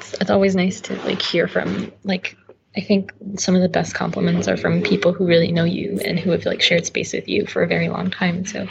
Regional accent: Irvine, California, United States; now in Long Beach, United States; Yeah, I was born in Orange County, actually, in Irvine. Okay. And I was like raised here. And then I made my way out to Long Beach

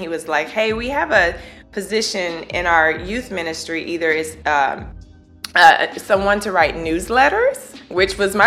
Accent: Texas, United States; also born or lived in Dallas; So anyway, so born and raised in East Texas, and lived in Dallas for a while. That's where I went to school.

